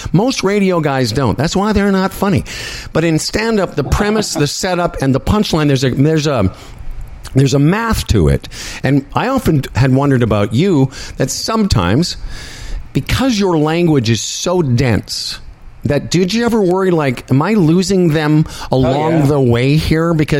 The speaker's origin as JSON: {"language": "English", "town": "Moose Jaw", "region": "Saskatchewan", "country": "Canada", "tie": "born or raised there", "said": "One is, you know, I grew up in Moose Jaw. I barely got through grade 12"}